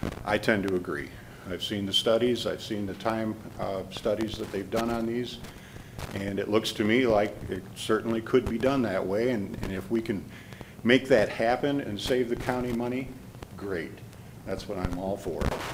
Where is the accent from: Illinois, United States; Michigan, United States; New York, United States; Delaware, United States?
Michigan, United States; Mancelona; I grew up in Mancelona. I'm a 1973 Mansalona High School graduate. So I've spent my life here in Antrim County.